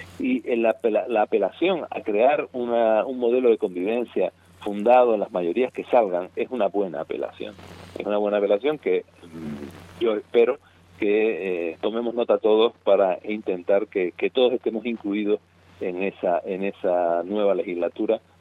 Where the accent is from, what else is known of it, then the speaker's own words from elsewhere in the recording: Canary Islands, Spain; accent: Canarian; Los que hablamos en canario